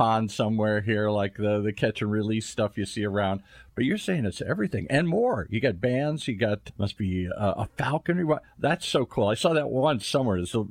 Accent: Midwest, United States; I would love to do the same thing because I grew up in the Midwest. We all fished.

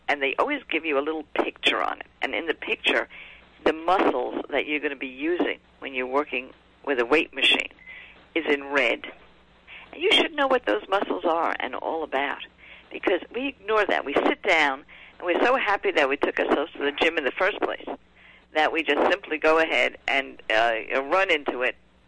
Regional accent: Brooklyn, New York, United States; it's just like I grew up in Brooklyn and you grew up in the Oneida Indian Nation.

